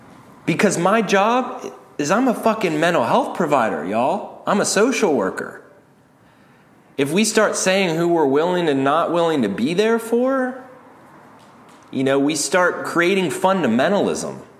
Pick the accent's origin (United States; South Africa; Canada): United States; the South; But I don't know about y'all, but I was raised in the South, you know